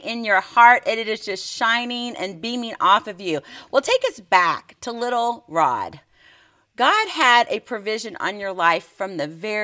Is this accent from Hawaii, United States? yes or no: yes; Hawaii, United States; also born or lived in Kansas City; And on top of that, you know, I'm originally from Hawaii, but a lot of my family and some of my time moving around was in Kansas City, so...